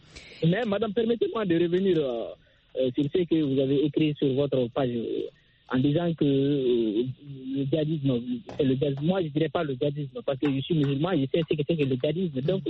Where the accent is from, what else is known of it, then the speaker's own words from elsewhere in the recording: Mali; Je suis malien, le terrorisme est là